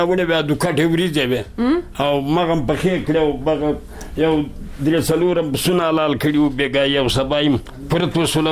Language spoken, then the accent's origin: Pashto; Kabul, Afghanistan; زه زه د کابل دی ولایت.